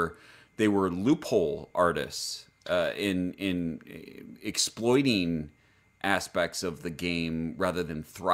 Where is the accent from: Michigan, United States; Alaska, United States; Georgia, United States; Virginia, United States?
Michigan, United States; Detroit; Growing up in Metro Detroit and being a Detroit sports fan in general